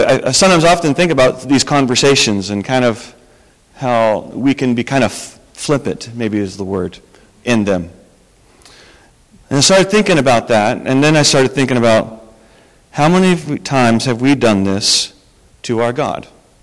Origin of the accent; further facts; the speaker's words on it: Colorado, United States; I don't like either team, because growing up in Colorado, you don't like the Chiefs.